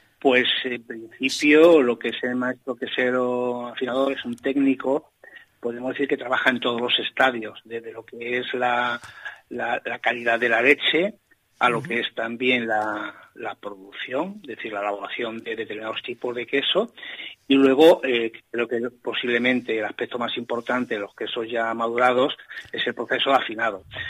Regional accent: Extremadura, Spain; cuando iba a mi pueblo, que está en la provincia de Cáceres

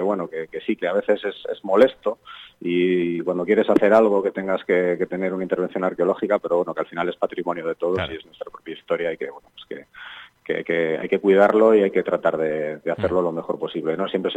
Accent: Colindres, Cantabria, Spain; Yo soy de Colindres

